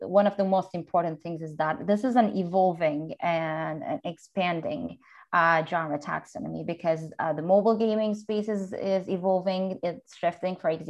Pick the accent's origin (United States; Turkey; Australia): Turkey; I'm from Turkey.